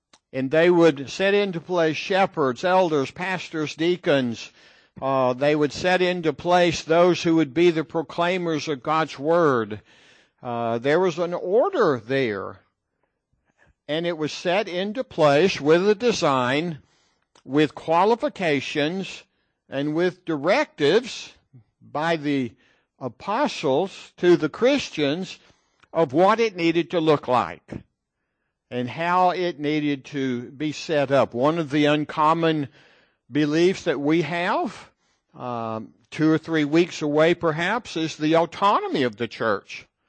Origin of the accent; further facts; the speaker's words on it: Tennessee, United States; also born or lived in Texas; Someone used to tease me when I was raised in Tennessee. But then when we lived for a short time in Texas, they would say, oh, no, the belt buckle's here.